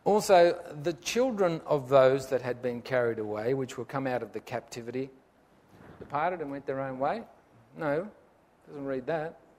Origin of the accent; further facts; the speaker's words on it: Tamworth, New South Wales, Australia; When I was growing up, there was no such thing as Halloween. We grew up in Tamworth, no one knew about it.